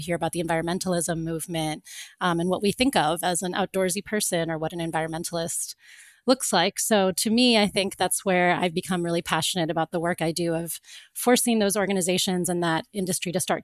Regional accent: Florida, United States; I know for me, when I grew up in Florida

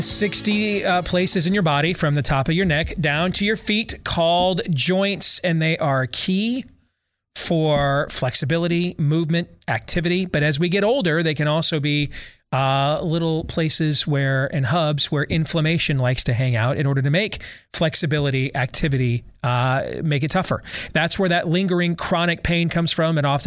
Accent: United States; Because I want one, and I'm an American.

